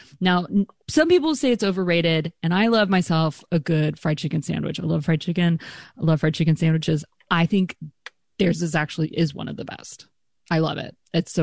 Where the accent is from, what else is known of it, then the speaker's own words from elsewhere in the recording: Texas, United States; Like, I mean, I'm from Texas, and I'm just very much like, you fried, I'll eat it.